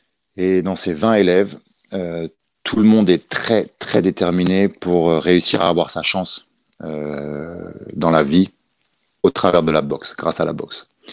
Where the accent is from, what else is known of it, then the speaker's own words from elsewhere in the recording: Paris, Île-de-France, France; Moi, je viens de Paris. Je suis entre Paris et Munich, et en Allemagne.